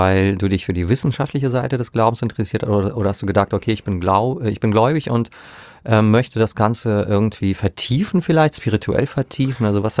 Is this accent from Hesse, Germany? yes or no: no; Lower Saxony, Germany; in der Gegend, wo ich herkomme, gab es Pfarrenstheologie gar nicht. Und es gab da bereits, in Niedersachsen war